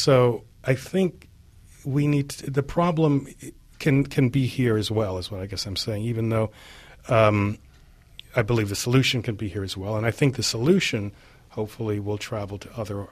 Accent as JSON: {"language": "English", "country": "United States", "tie": "born or raised there", "said": "And I mean, I grew up in America, so I understand people have different polarized agendas here."}